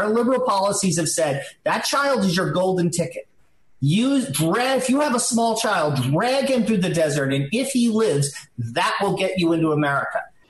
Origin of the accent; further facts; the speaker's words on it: Queens, New York, United States; We're both from Queens. Don and I, the president and I are both from Queens.